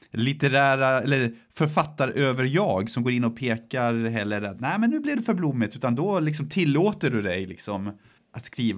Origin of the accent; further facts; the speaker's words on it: Märsta, Stockholm County, Sweden; Och jag är från Märsta då ursprungligen, som är Arlanda.